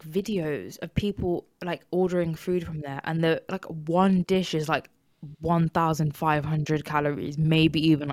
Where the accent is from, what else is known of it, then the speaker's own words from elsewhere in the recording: United Kingdom; I'm British.